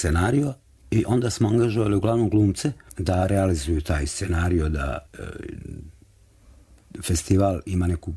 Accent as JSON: {"language": "Bosnian", "town": "Novi Travnik", "region": "Federation of Bosnia and Herzegovina", "country": "Bosnia & Herzegovina", "tie": "born or raised there", "said": "sam početak je bio vezan za moj rodni grad, a to je Novi Travnik"}